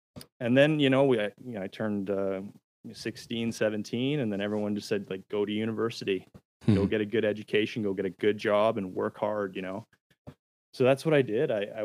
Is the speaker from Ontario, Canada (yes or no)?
no; Alberta, Canada; So like my background, where I'm from, I grew up in Alberta, Canada. I grew up in a family household that had an outfitting business.